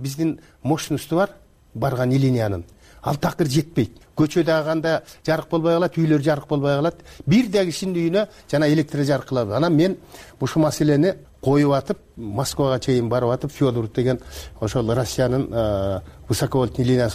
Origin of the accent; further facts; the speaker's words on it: Naryn Region, Kyrgyzstan; Мен өзүм нарындыкмын да.